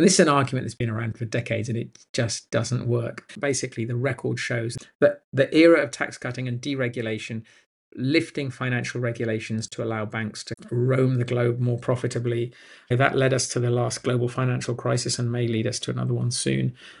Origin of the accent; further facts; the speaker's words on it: United Kingdom; now in Germany; I'm sitting in Germany, I'm talking about Europe, I'm British, so it's also Britain.